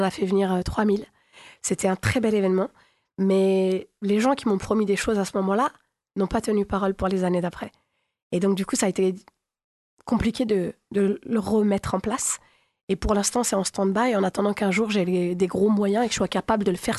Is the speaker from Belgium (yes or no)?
no; Djerba, Medenine, Tunisia; Je suis originaire de Djerba.